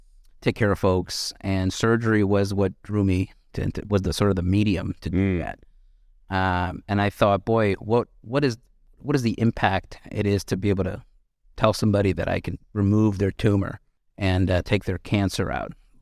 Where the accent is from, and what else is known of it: Chicago, Illinois, United States; born or raised there; also born or lived in Rio de Janeiro, Brazil / Italy